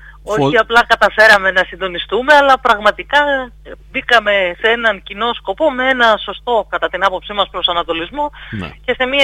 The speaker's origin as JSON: {"language": "Greek", "town": "Ioannina", "region": "Epirus", "country": "Greece", "said": "Όχι επειδή είμαστε από τα Γιάννενα, αλλά ναι."}